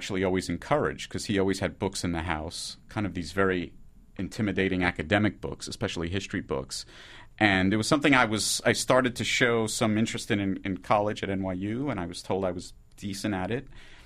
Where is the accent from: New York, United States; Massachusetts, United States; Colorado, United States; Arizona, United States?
New York, United States; New York City; I grew up a Mets fan, even though I was from the Bronx.